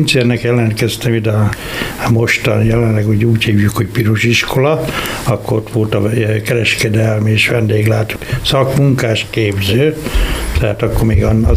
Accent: Tabdi, Bács-Kiskun, Hungary; now in Kiskunhalas, Hungary; Tabdiról származom, tehát egy kis falu, kis Körösvárló, 80 voltunk testvérek.

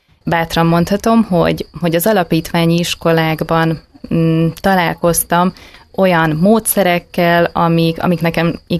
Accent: Tapolca, Veszprém County, Hungary; mert hogy én vidéki kislány vagyok, mondjuk így, Tapolcáról származom.

